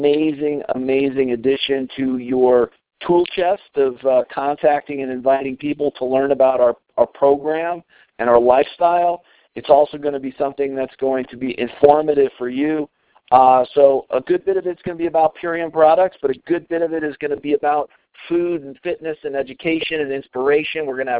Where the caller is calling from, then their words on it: Colorado, United States; I'm calling in from Colorado tonight.